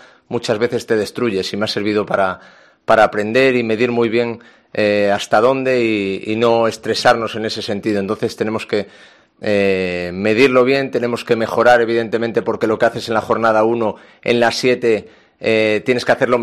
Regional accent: Oviedo, Asturias, Spain; no cabe duda de que soy de Oviedo con los tintes que tiene todo eso.

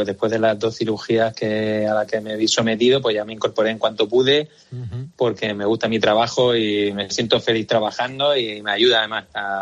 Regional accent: Seville, Andalusia, Spain; born there; yo soy español, es decir, que nací en Sevilla.

